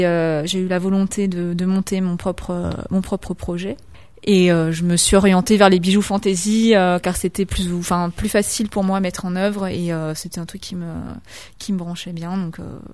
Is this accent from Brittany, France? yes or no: no; Bourgoin-Jallieu, Auvergne-Rhône-Alpes, France; also born or lived in Lyon; Je suis bergalienne d'origine. J'ai grandi, je suis née à Lyon, puis je suis arrivée à Bourgoin à 6 mois. J'ai grandi ici, j'ai fait ma scolarité ici jusqu'à mon bac. Et j'ai aujourd'hui déjà 29 ans.